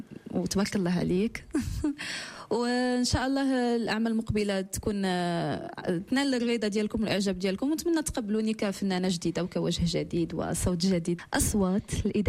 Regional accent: Morocco; ملي كتقول لهم أنا من المغرب كيقول لك فين جات المغرب خصك تقول لهم مراكش

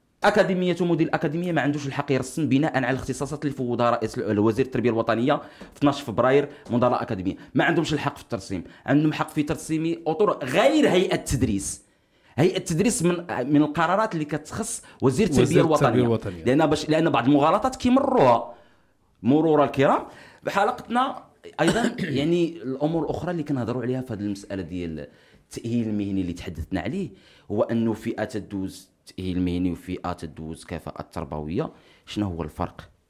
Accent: Morocco; حنا مغاربه

